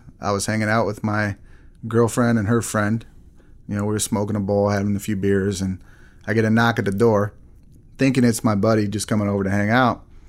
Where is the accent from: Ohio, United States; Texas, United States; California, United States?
Texas, United States; also born or lived in Arizona; No, actually, I spent most of my life in Texas. I was born in Arizona, lived in Texas most of my life, and I moved to Illinois